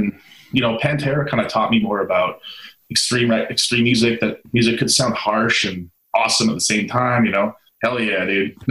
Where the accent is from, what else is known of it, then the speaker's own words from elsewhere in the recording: Canada; I'm from Canada originally.